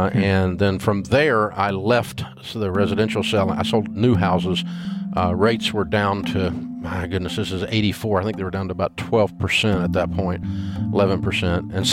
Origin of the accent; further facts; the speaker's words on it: Nashville, Tennessee, United States; And I grew up in Nashville, and so I knew in the real estate business